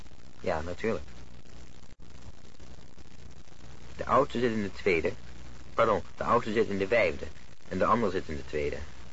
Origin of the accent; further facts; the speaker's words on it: Amsterdam, North Holland, Netherlands; Nou nee, ik kom van Amsterdam.